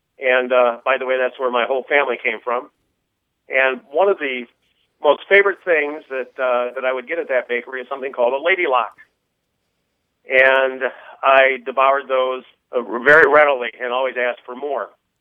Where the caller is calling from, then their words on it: Council Bluffs, Iowa, United States; I'm calling from Council Bluffs, Iowa.